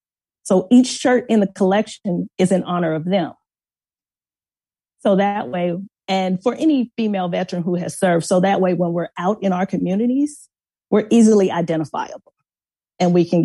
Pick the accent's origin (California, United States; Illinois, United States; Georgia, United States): California, United States; Inglewood; also born or lived in Los Angeles; I was born in Los Angeles, raised in Inglewood, California. Yes, Inglewood.